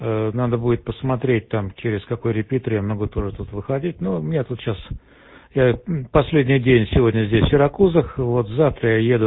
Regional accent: Moscow Oblast, Russia; moved away as an adult; also born or lived in Europe; now in Canada; сам я из Подмосковья, вот, город Дольск, ну, а тут последние 25 лет, как бы там, уже пребываю в разных странах, и там, в основном, в Европе, последние 20 лет в Канаде.

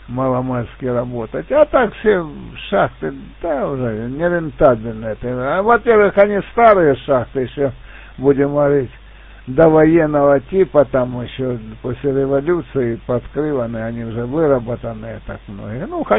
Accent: Sloviansk, Donetsk Oblast, Ukraine; Я сам родом со Славянска.

